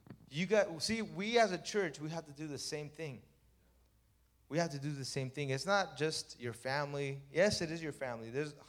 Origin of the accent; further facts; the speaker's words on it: Los Angeles, California, United States; I'm not from Pico. I'm from East LA, Los Angeles. That's where I used to hang out.